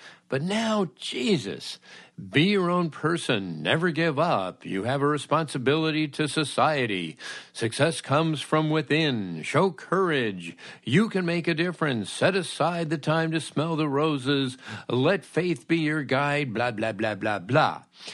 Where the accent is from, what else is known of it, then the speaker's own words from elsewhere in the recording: Los Angeles, California, United States; some stories of my checkered youth growing up in Los Angeles and living the California myth.